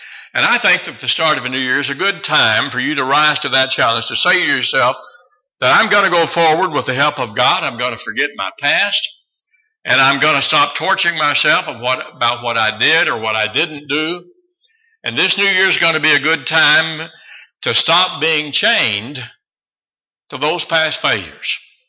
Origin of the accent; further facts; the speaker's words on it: Kentucky, United States; I know, because I'm from Kentucky, and I remember Christian Leitner and all that.